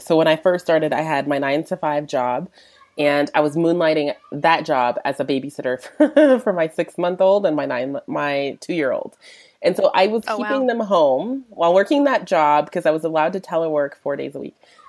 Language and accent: English; South Africa; I'm from South Africa originally. And I live back here in South Africa now.